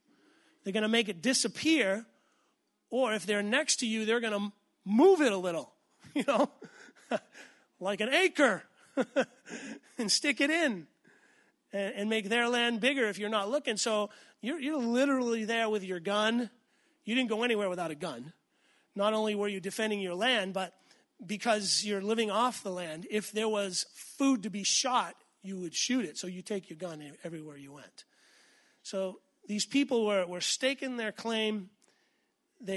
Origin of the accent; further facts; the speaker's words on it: New England, United States; also born or lived in Tulsa, Oklahoma; I mean, I came from New England, beautiful Vermont, New Hampshire, and you fly into Oklahoma and you're like, ugh, it's brown and flat.